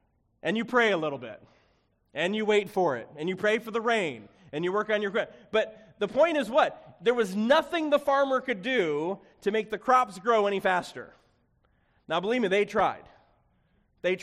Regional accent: Chicago, Illinois, United States; I'm from the Chicago area originally, so Chicago is my home, and I'm familiar with Chicago, and I would categorize myself as being a little bit more of a city boy

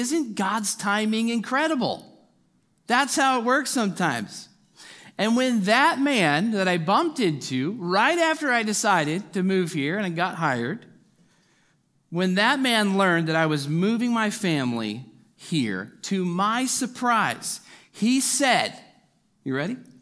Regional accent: Lodi, California, United States; now in Bentonville, United States; I was living in my hometown of Lodi, California. I don't know if you've ever been there. Lots of vineyards, also cows, flatlands. But I loved growing up there.

